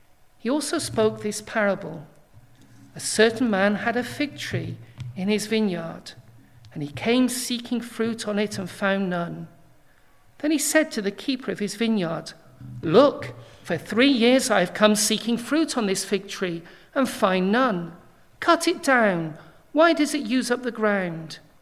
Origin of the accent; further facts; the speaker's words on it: United Kingdom; Well, as British people, we love to speak about the weather, don't we?